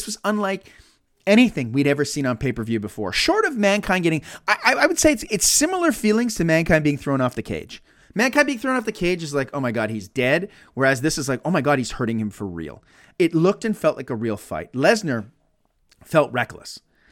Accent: Montreal, Quebec, Canada; I'm from Montreal.

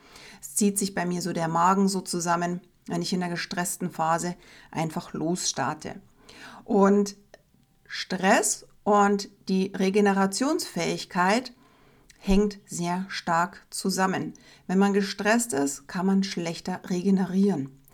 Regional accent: Bavaria, Germany; grantig, grummelig, Zwieder heißt es bei uns in Bayern.

